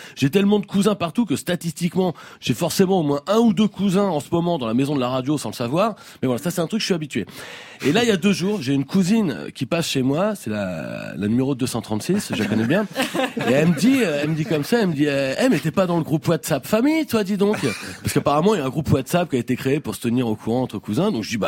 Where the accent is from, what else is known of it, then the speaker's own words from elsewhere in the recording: France; on est français de souche